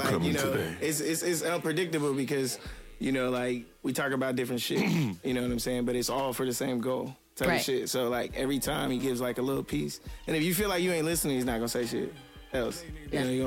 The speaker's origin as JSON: {"language": "English", "town": "Seattle", "region": "Washington", "country": "United States", "said": "You know I'm from Seattle."}